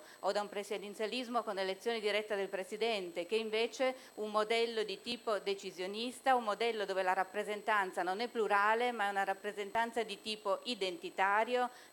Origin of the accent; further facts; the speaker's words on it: Turin, Piedmont, Italy; Io vengo da Torino, vicino alla Valsusa.